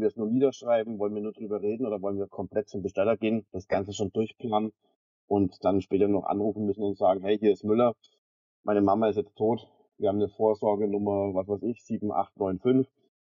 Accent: Bavaria, Germany; accent: Franconian; gerade jetzt als deutscher, bayerischer Bestatter oder wie ich immer sage, fränkischer, man hört es ja raus, wo ich her bin

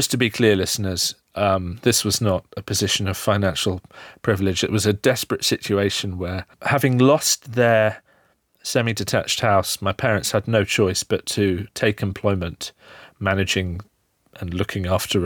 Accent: United Kingdom; That makes sense as a British person myself.

